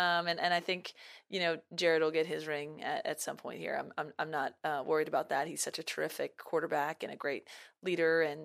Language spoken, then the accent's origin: English; New York, United States; I'm from New York, not from New England, so not a Patriots person.